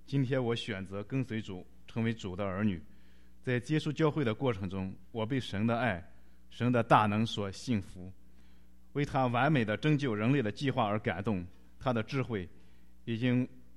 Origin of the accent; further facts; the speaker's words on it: Gansu, China; born there; 我出生在甘肃一个农村，我的父亲和母亲都没读过什么书。我读书很晚，九岁上小学。